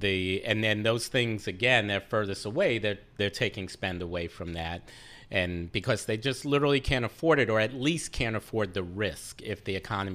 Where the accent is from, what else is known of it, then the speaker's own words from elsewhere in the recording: New York, United States; As a New Yorker.